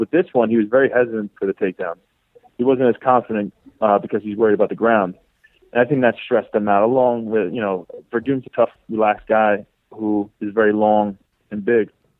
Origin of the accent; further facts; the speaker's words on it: Baldwin, New York, United States; I'm from Baldwin.